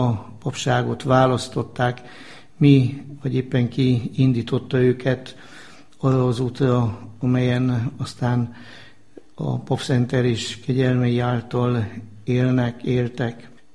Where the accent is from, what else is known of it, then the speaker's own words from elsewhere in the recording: Vasvár, Vas, Hungary; now in Celldömölk, Hungary; Én magam vasvári származású vagyok, tehát elmondhatom azt, hogy a szűzanya kegyhelyéről kerültem ide celldömölkre